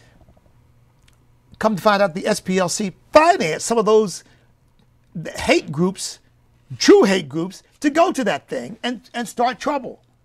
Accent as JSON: {"language": "English", "town": "Charlotte", "region": "North Carolina", "country": "United States", "said": "this big event we had in my home state down in Charlotte"}